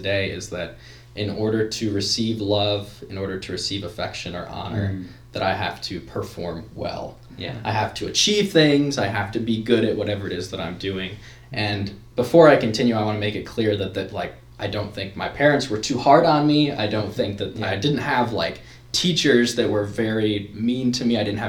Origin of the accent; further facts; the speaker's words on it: Canton, United States; I'm from right here, this very spot. I'm from Canton my whole life. Went to Canton for high school. You know, I've always lived here.